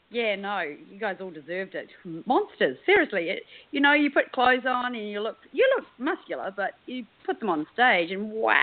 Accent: New Zealand; and he said to me, because I'm a Kiwi, he said to me

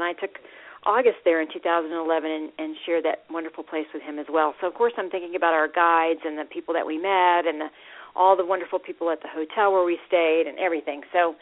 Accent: Texas, United States; accent: Texan; I know, y'all. I know. It's true. I can't help it. I'm from Texas.

